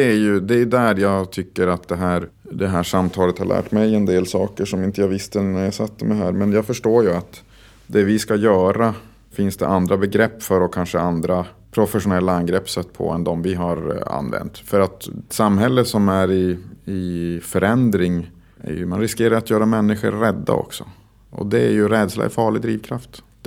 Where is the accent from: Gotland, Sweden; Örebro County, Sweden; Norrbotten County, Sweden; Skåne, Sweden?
Norrbotten County, Sweden; Luleå; som aldrig hade skett i min uppväxt i Luleå på 70-80-talet